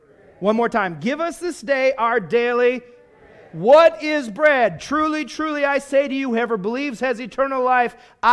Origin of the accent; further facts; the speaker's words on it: Virginia, United States; accent: Virginia hick accent; I was raised in the East Coast, and so we always had those things. And I also have a big Virginia hick accent.